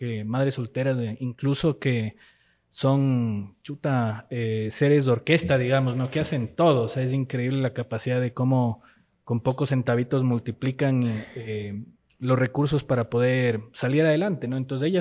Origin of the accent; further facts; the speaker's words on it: Ecuador; moved away; cuando me preguntaba dónde crecí y le decía que vengo de Ecuador